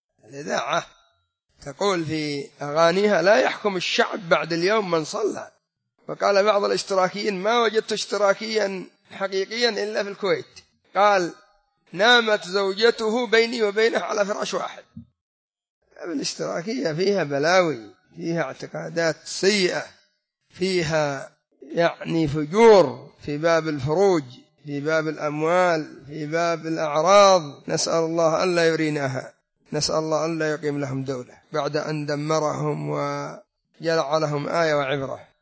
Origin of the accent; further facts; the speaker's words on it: Yemen; عندنا في اليمن انظر العملة من انهيار إلى انهيار